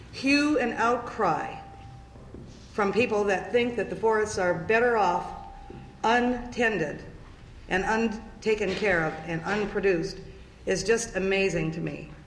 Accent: Kenai Peninsula, Alaska, United States; I come from the Kenai Peninsula.

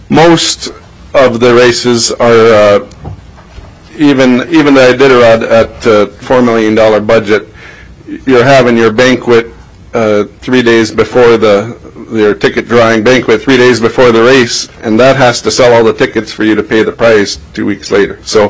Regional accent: Kotzebue, Alaska, United States; and I'm from Kotzebue with the Kobuk 440 and Arctic Circle Championships

